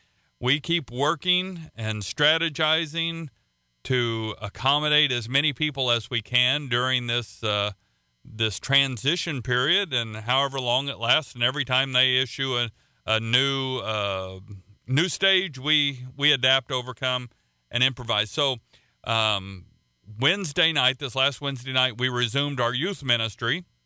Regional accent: the South, United States; And yes, I am from the South.

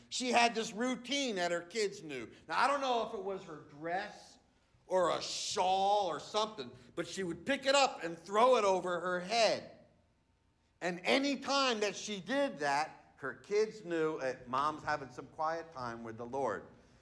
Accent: New Jersey, United States; When I was a kid, the 1970s, growing up in New Jersey

